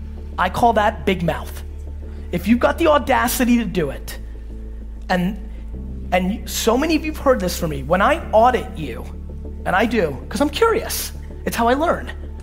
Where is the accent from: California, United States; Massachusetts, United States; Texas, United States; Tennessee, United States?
California, United States; I know tons of people who I grew up with in the Silicon Valley boom